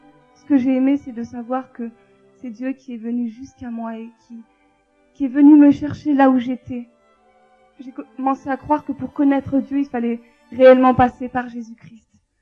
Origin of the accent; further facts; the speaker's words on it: Tours, Centre-Val de Loire, France; born there; J'ai 24 ans et je suis d'origine algérienne. Je suis née en France dans une ville qui s'appelle Tours. Donc pour me situer un peu, j'ai grandi comme la majeure partie des Beurs.